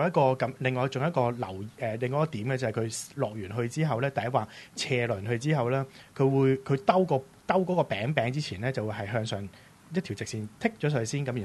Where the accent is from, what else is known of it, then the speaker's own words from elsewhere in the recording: Hong Kong; 呢個 E 字咧，我敢講啦，我哋香港人嘅日文字呢一個係九成都錯嘅。